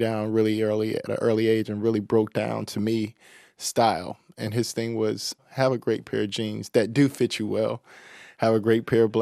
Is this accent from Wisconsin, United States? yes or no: no; North Carolina, United States; because I think the streetwear growing up in North Carolina, you know, growing up in the 80s and the 90s